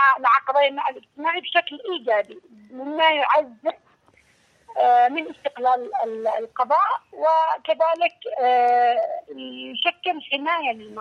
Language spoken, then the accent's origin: Arabic; Yemen; عندنا في اليمن